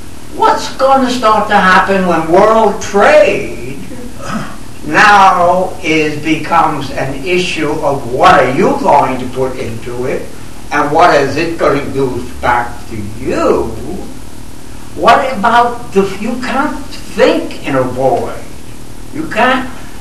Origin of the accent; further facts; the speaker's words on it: United States; I'm American, and your definition about not using soul is interesting to me because I'm perplexed. I've been here a very short time.